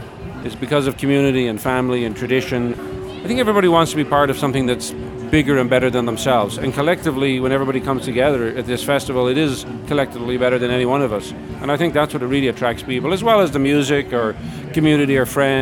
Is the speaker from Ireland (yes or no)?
yes; Ireland; now in Canada; I come from Ireland, and I don't think you can hold something like this.